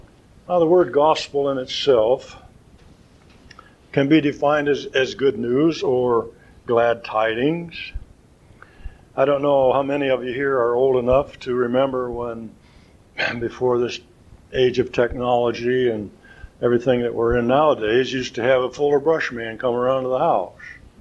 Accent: Jonesville, Michigan, United States; See, I'm from Jonesville, Michigan.

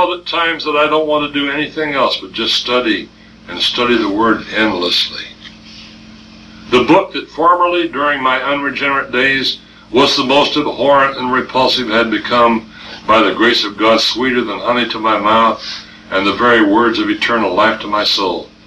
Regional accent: Windsor, Colorado, United States; also born or lived in Denver; we pulled up roots and left my hometown of Windsor, Colorado, and moved to Denver.

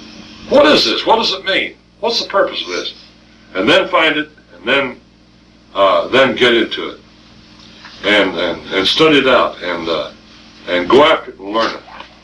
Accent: Windsor, Colorado, United States; also born or lived in Denver; we pulled up roots and left my hometown of Windsor, Colorado, and moved to Denver.

